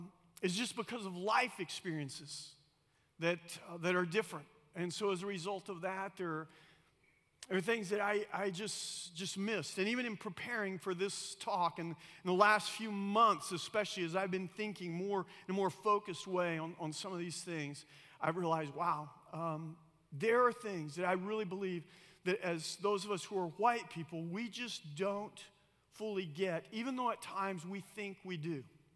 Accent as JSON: {"language": "English", "country": "Argentina", "tie": "born or raised there", "said": "I grew up in South America, in Argentina. A lot of my closest friends were Argentines"}